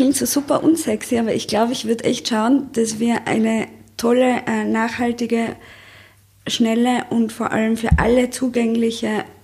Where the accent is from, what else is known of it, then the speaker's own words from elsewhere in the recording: Austria; als Österreicherin nach Spanien hinunter arbeiten zu gehen